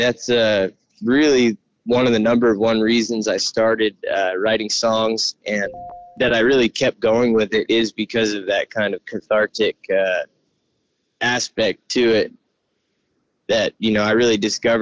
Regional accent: Ben Lomond, California, United States; I grew up in the San Lorenzo Valley. I'm from Ben Lomond my whole life. Grew up there, went to SLV, went to elementary school in Boulder Creek.

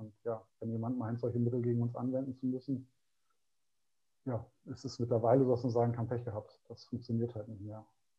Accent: Ahrensburg, Schleswig-Holstein, Germany; Wir kommen aus Ahrensburg und wir kennen halt auch die Zustände, die ja teilweise in Stormann geherrscht haben

